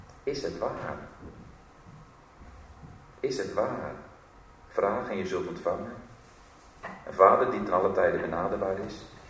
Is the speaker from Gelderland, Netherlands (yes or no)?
no; South Holland, Netherlands; Misschien weten jullie, of anders horen jullie het misschien wel aan me, dat ik uit het Westland kom.